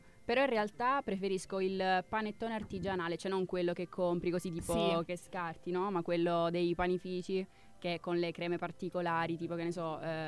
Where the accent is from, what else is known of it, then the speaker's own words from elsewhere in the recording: Trapani, Sicily, Italy; Allora, io sono di Trapani e festeggio il Natale in famiglia